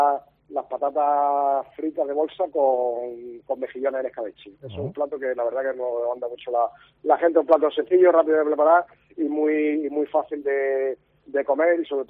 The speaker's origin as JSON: {"language": "Spanish", "town": "Jaén", "region": "Andalusia", "country": "Spain", "lives_now": "Málaga, Spain", "said": "yo soy de Jaén y bueno, yo sé que hay productos que en Jaén funcionan perfectamente y aquí en Málaga lo he intentado introducir"}